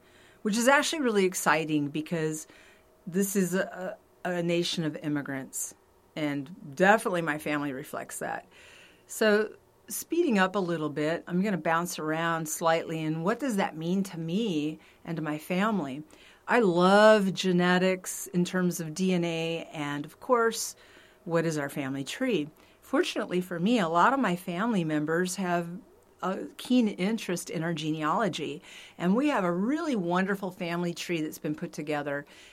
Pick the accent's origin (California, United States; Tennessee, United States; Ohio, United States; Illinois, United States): California, United States; Santa Ana; also born or lived in Pacific Grove / Carmel / Salinas; now in Tustin, United States; I live in Orange County in California, in the city of Tustin, but I was raised up in Pacific Grove, Carmel, Salinas, here we go, it's a long list, and then Santa Ana. And I graduated from Santa Ana High School in 1979.